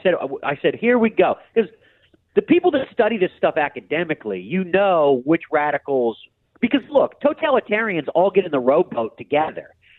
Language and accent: English; Philadelphia, Pennsylvania, United States; I'm from Philadelphia. I'm sure the audience can hear that.